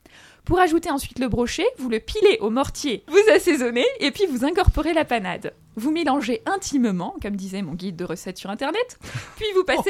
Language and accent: French; Grand Est, France; Je suis alsacienne, donc je les défends.